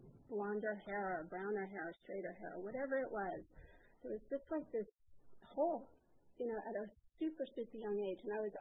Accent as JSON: {"language": "English", "region": "New York", "country": "United States", "tie": "born or raised there", "said": "I grew up in New York. I have two parents that are married. I was just back there this past weekend at a wedding"}